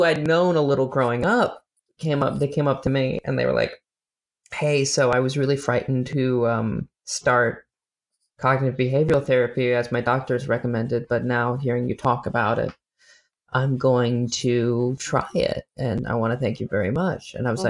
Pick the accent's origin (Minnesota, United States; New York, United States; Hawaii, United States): Minnesota, United States; Rochester; Because a lot of like my hometown is like a medium-sized town in Minnesota, and it's where the Mayo Clinic is.